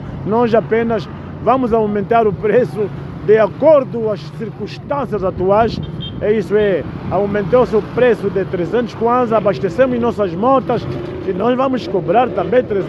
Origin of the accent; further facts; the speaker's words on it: Angola; pois isso nos caracteriza como angolanos. Nós somos angolanos, então não somos só um povo, somos muitos povos.